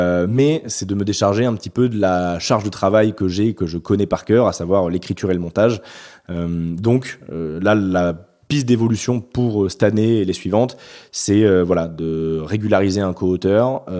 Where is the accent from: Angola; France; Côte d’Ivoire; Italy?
France; Bordeaux, Nouvelle-Aquitaine; born there; Moi, je suis né à Bordeaux, j'ai fait 2 ans à Paris pour un stage, enfin pour de l'alternance, mais je suis revenu ici parce que bah, juste j'aime cette ville. Puis au-delà de ça, j'ai de la famille ici